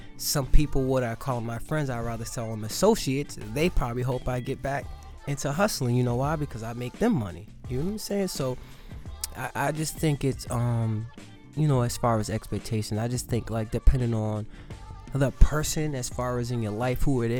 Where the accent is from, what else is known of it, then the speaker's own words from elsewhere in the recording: Boston, Massachusetts, United States; also born or lived in Jackson, Mississippi; I'm from Boston, Mass. But I was born in Mississippi, Jackson to be exact. I moved up here with my mother and 3 brothers when I was about 3 years old.